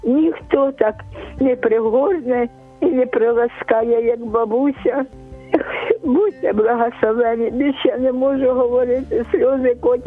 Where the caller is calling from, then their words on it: Kyiv, Ukraine; Я з Києва, з Оболоні.